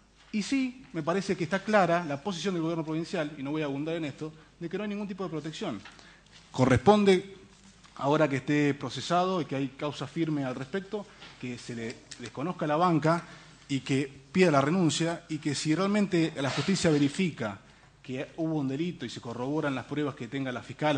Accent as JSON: {"language": "Spanish", "country": "Argentina", "said": "podamos ver como argentinos que hubo justicia"}